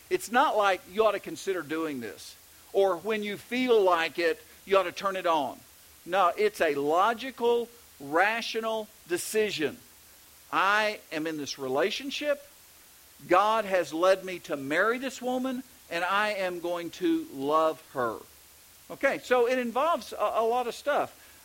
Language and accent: English; Texas, United States; accent: Texas; He was kind of interested, I think, in my Texas accent.